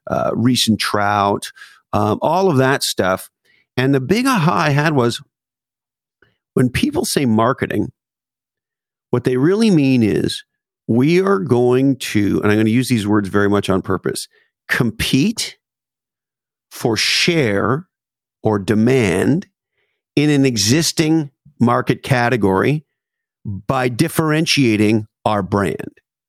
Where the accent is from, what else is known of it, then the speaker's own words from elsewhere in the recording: Montreal, Quebec, Canada; I grew up at a weird time in Montreal in the 1970s where there was this real war going on between the French and the English.